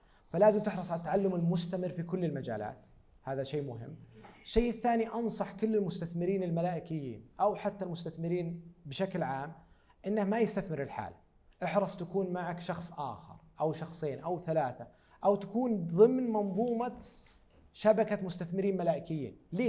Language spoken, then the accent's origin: Arabic; Saudi Arabia; مهم جدا لنا كسعوديين أننا ما ننزلق في العنصرية